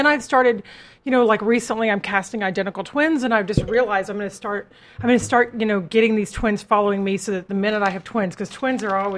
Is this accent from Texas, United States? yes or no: yes; Texas, United States; moved away as an adult; also born or lived in New York; I grew up in Texas. At age 23, I moved to New York.